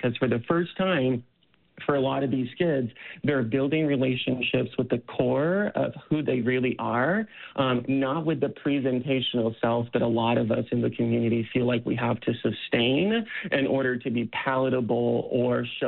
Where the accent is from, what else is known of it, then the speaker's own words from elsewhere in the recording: Brazil; now in Utah, United States; when I was a young queer person growing up in Brazil